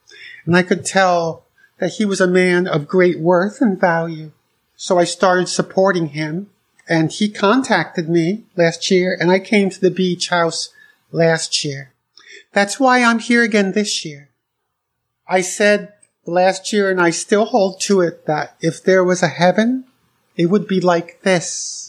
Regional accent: Scarborough, Maine, United States; I'm from Scarborough, Maine.

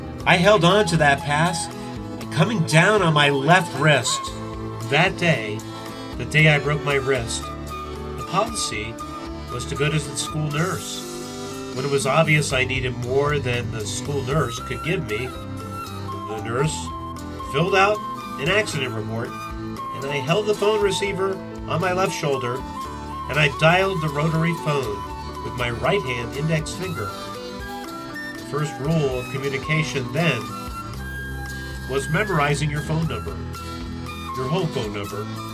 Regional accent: Long Island, New York, United States; My life was like many other children growing up in Long Island, New York.

